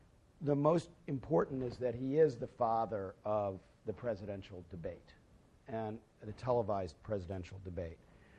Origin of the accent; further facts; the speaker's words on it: Chicago, Illinois, United States; Well, maybe the most relevant is that I'm from Chicago, and I essentially grew up with the Minnows in one fashion or another